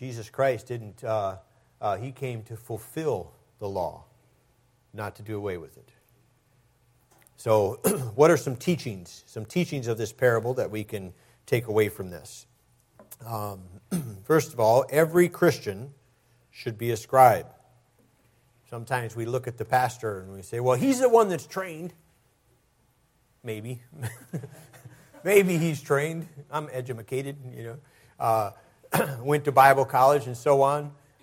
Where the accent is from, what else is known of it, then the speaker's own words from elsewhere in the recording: Wisconsin, United States; in his church when I was growing up in Wisconsin.